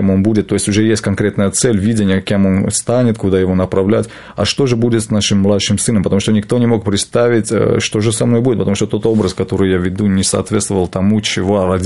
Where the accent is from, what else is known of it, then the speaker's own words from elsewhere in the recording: Armenia; потому что мы, армяне, считаем, что когда ты родился армянином, ты уже христианин